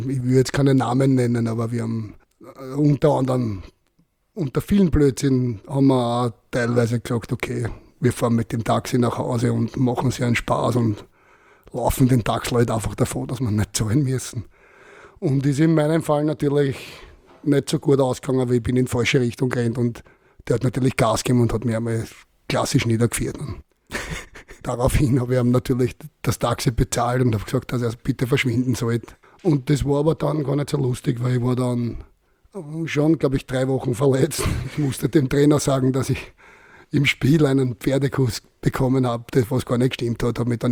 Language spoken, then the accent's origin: German; Vienna, Austria; Sind wir dann umgezogen vom 12. Bezirk in den 3.